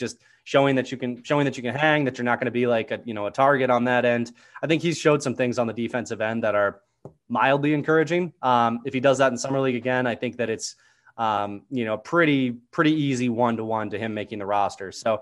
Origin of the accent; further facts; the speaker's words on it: Iowa, United States; No, I'm from Iowa originally.